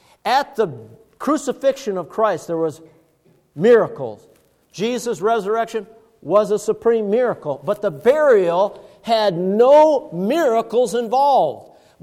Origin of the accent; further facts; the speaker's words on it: Duluth, Minnesota, United States; It was about 60 miles away from where I was raised in Duluth, Minnesota.